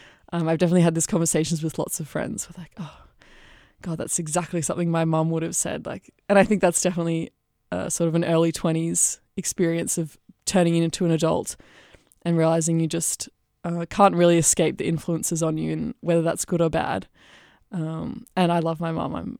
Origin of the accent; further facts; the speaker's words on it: Australia; especially as an Australian, I think.